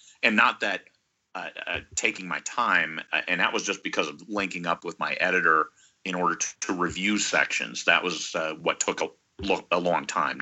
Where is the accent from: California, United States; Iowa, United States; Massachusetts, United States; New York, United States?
Iowa, United States; And we lived I was born and raised in Iowa. We were a little ways away from other friends of mine